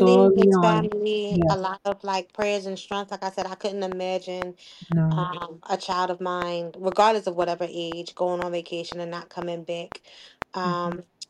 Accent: Camden, New Jersey, United States; I'm from Camden, and I know better than to go into certain areas, even though I am from South Camden.

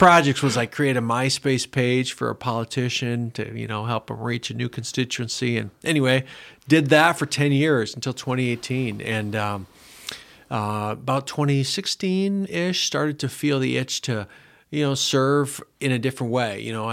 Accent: Minnesota, United States; I grew up in Minnesota. It's changed a lot since I grew up there. Moved to Sioux Center, Iowa for college.

